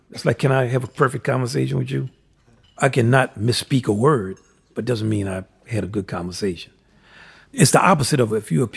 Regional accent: New Orleans, Louisiana, United States; And we're from New Orleans, so we have our new … the music that comes from our culture.

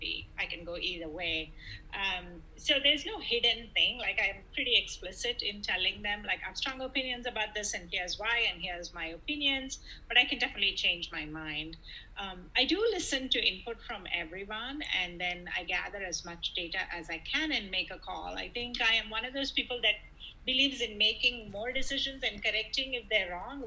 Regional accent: India; moved away; I came from India, I loved color, I loved jewelry.

